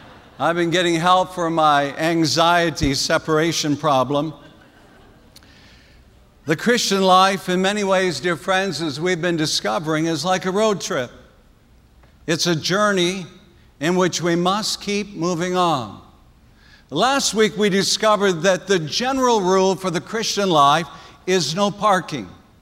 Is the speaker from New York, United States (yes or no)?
no; South Dakota, United States; growing up in South Dakota